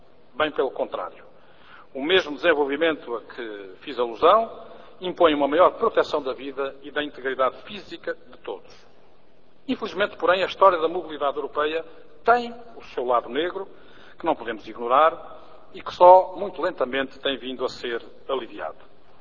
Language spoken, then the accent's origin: Portuguese; Portugal; Nesta matéria, e sendo português, considerando ainda a longa história da sinistralidade rodoviária nacional